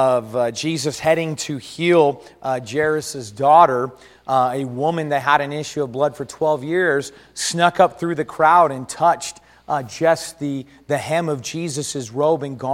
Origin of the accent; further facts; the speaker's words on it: El Paso, Texas, United States; also born or lived in Oklahoma City, United States; I'm coming back to my hometown. I remember coming back home from college and coming back home to El Paso. I spent 3 years in Oklahoma City there at Heartland Baptist Bible College.